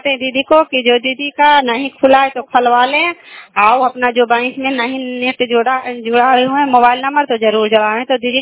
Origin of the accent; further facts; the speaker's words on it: Kalyanpur, Bihar, India; घर कल्याणपुर वाली बेलसी पंचायत प्रखंड चंदी जिला ललंदा का निवासी हूँ।